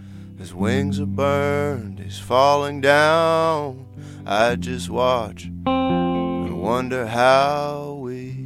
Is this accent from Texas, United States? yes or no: no; West Tisbury, Massachusetts, United States; I was pretty much just back home in my hometown of West Isbury